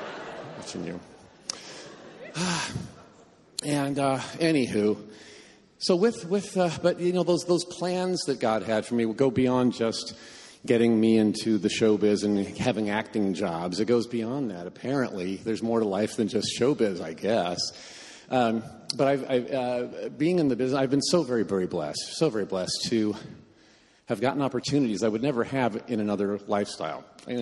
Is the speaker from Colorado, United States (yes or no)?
no; Indiana, United States; When I was just a boy growing up in Indiana